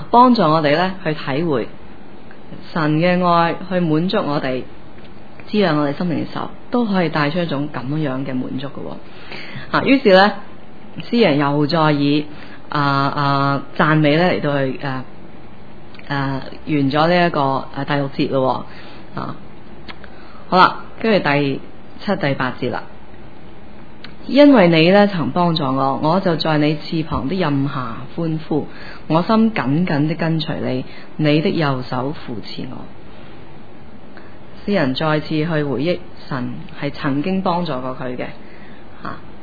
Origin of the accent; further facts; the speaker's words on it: China; 咁对于食咧，我哋中国人吓、都好有研究，好有心得噶